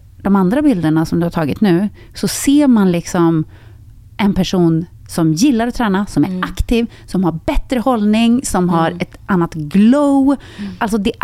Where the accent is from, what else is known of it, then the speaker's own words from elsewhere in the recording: Finland; Nej, men jag tänker att man är lite finne. Jag är ju också finne.